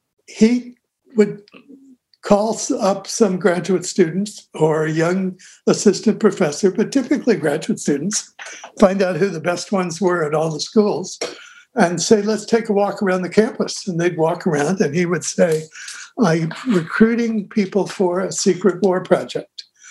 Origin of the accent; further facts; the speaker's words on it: Kansas City, Missouri, United States; a very personable woman from Kansas City, Missouri, my hometown